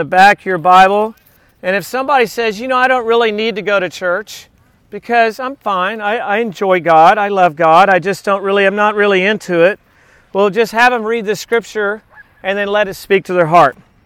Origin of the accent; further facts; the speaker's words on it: Texas, United States; I did a ton of that growing up in Texas because back then we had no cell phones and we didn't know where anybody was.